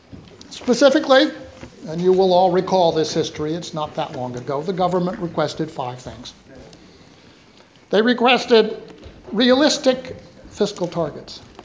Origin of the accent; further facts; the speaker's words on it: United States; As an American in this place, it's a privilege to be here